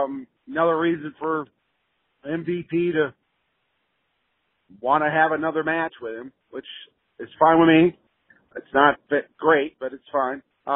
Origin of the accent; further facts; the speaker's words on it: Indianapolis, Indiana, United States; I'm from the Indianapolis area.